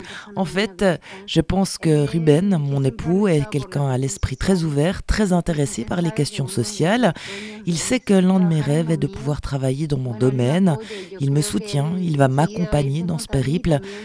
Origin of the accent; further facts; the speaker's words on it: Paraguay; now in Switzerland; la Bolivie m'attire parce qu'elle est voisine de mon pays d'origine, le Paraguay.